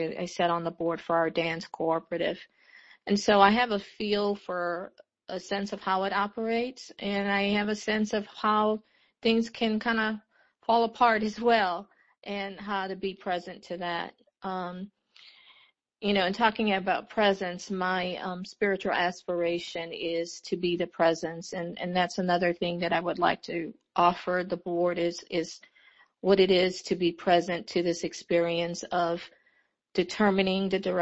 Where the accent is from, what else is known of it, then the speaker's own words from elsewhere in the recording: Louisiana, United States; I'm from Louisiana